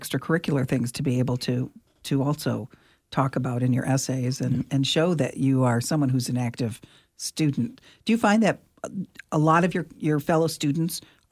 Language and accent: English; Ann Arbor, Michigan, United States; I'm afraid I was one of those people who, at the time when I was graduating from Ann Arbor Huron High School in 1979, I wanted to go to Michigan.